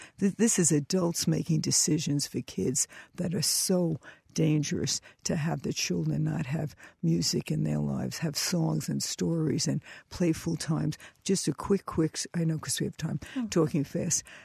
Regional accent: Bronx, New York, United States; I grew up in the Bronx and in a Catholic neighborhood

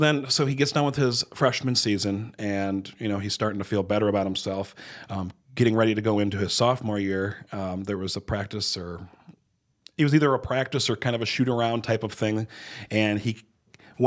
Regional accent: Pine Ridge Reservation, South Dakota, United States; You know, growing up on the Pine Ridge Reservation, sometimes there's not as much coverage from media about athletics and stuff like that.

